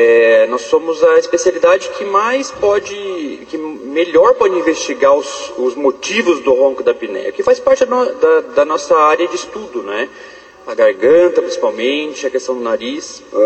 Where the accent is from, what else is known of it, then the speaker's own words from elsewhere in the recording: Arapongas, Paraná, Brazil; De Arapongas, hein?